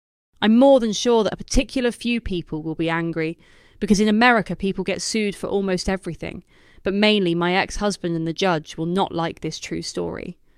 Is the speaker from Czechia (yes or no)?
yes; Czechia; I would reply to them that I was from Czech Republic